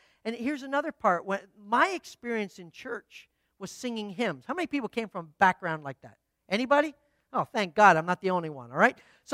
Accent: Canada; Just so you know, I'm a Canadian, so yeah, had to get that in there, right?

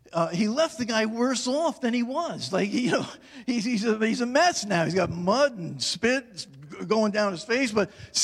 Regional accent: Long Island, New York, United States; I grew up on Long Island. And my mom grew up right in Little Italy, right on Bleecker and Carmine Street. And we used to go into the city.

